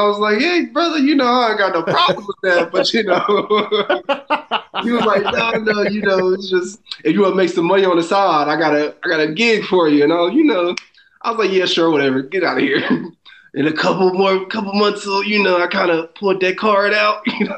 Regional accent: Indianapolis, Indiana, United States; also born or lived in Canada; Well, technically I was born in Canada, but okay. Most of my life was spent here in Indianapolis, Indiana.

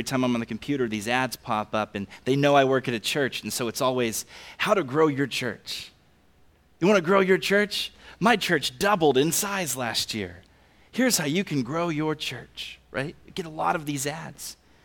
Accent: the South, United States; I'm from the South, we say Papa.

